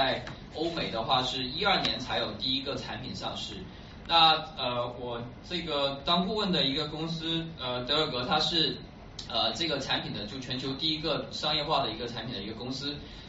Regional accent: Guangzhou, Guangdong, China; moved away as an adult; also born or lived in Hangzhou / Germany; 因为其实我是广州人，然后呢在读完中学的时候呢就去了杭州读书，然后大学刚毕业之后跑到了德国，然后在那边念了硕士跟博士，待了十多年。

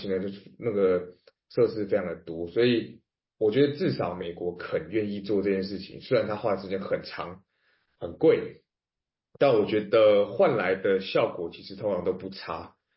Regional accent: Taipei, Taiwan; 因为我也是台北人，所以我其实从小到大我都一直觉得不对啊

